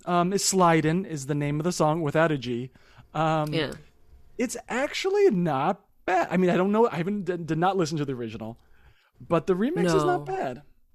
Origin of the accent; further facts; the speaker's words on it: United Kingdom; Well, especially being British, you know.